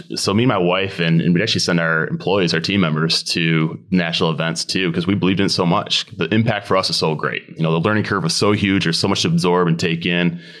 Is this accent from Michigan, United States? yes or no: yes; Grand Rapids, Michigan, United States; Yeah. So we're from Grand Rapids, Michigan, and that's where we created the company